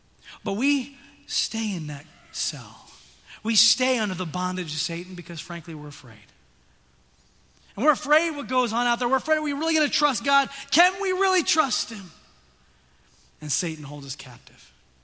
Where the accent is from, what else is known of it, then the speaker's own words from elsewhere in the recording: Tanzania; now in United States; Many of you know I grew up in Tanzania, East Africa as an MK. It's my home.